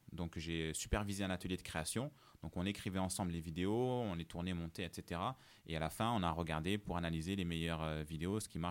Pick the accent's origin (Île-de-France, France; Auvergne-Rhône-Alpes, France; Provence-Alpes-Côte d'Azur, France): Provence-Alpes-Côte d'Azur, France; Marseille; donc moi je suis un Marseillais, comme vous, je suis un Marseillais.